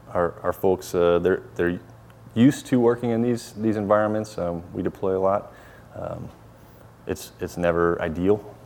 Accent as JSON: {"language": "English", "town": "Colorado Springs", "region": "Colorado", "country": "United States", "said": "I'm from Colorado Springs, Colorado, originally."}